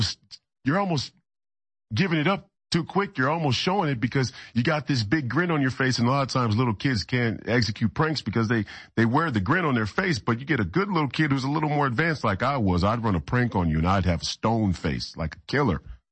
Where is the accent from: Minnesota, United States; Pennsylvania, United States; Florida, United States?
Minnesota, United States; St. Paul; born there; I must be a double or triple Catholic because I was born in St. Paul at a Catholic hospital.